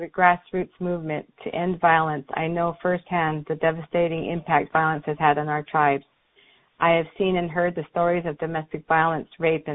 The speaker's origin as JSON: {"language": "English", "country": "United States", "said": "I am from the Diné Nation."}